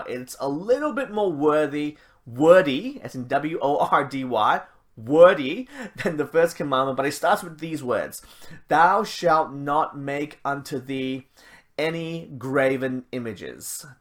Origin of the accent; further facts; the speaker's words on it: Malaysia; now in Australia; I mean, I grew up in Malaysia and it was just too hot to camp. Nobody goes camping in Malaysia.